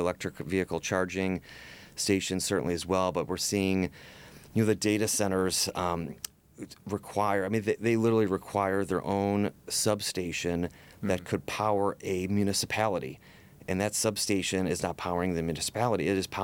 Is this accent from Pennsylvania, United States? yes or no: no; Chicago, Illinois, United States